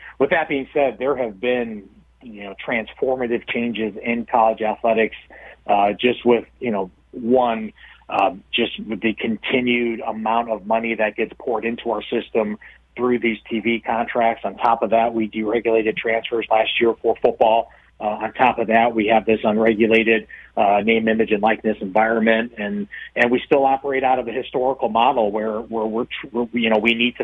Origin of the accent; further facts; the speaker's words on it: Midwest, United States; Jake and his wife Candace, I label them, I'm from the Midwest, I label them Wisconsin nice.